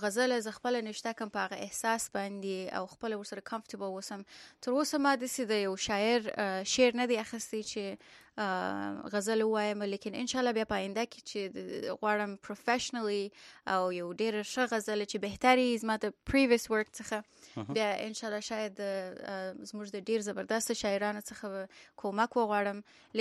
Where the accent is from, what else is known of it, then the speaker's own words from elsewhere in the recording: Kabul, Afghanistan; also born or lived in Kandahar; now in United States; زه په اصلا د افغانستان یم، د کندهار په سر کې زیږیدلې یم او کندهار کې یو څو کاله په کندهار کې وم. هلته مې مکتب ویلی دی، بیا کابل کې مې مکتب خلاص کړی دی او په 2007 کې رالم یونایټډ سټیټس ته